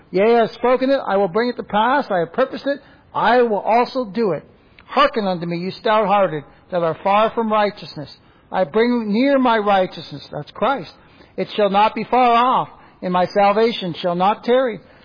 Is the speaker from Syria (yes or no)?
no; Bolton, Ontario, Canada; moved away as an adult; also born or lived in Brampton / Oregon; I was born in Brampton, Ontario, Canada. And raised in Bolton, Ontario, Canada. All God purposed all that. And then I went down to, when I got older, I moved down to Oregon